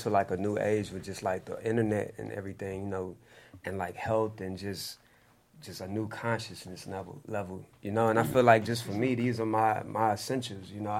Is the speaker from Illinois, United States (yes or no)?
no; Houston, Texas, United States; I'm from Houston. H-Town.